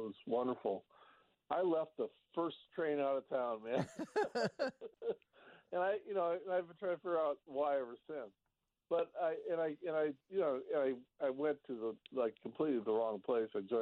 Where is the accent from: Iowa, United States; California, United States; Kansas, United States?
Iowa, United States; Cascade; I remember driving, you mentioned Dubuque, from Dubuque to my hometown of Cascade one night, in must have been 1969 or 70